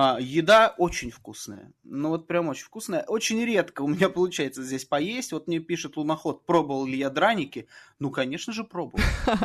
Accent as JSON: {"language": "Russian", "country": "Russia", "said": "я и корреспондент из России"}